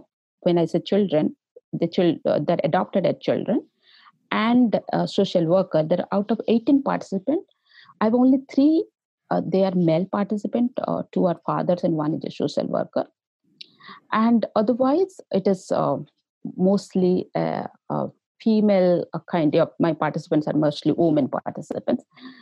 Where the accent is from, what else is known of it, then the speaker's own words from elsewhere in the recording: Odisha, India; English is a second language; So I first focused on the state called Odisha. It is the eastern part of India. Because it is my home state, I worked in that state. I have good professional contacts and I know the local language as well.